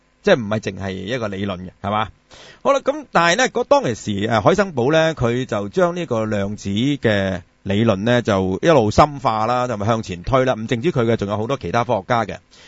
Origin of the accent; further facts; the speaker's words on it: Guangdong, China; 但係我哋廣東人好少用呢個字嘅啊